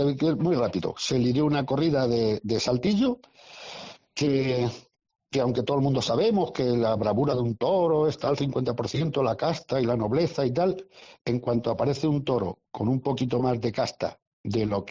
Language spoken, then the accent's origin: Spanish; Toledo, Castilla-La Mancha, Spain; Mira, yo no soy de Ciudad Real, y tú bien lo sabes. Yo soy de Toledo, y lo llevo con muchísimo orgullo.